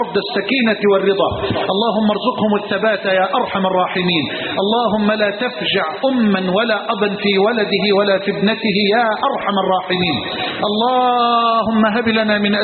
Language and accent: Arabic; Egypt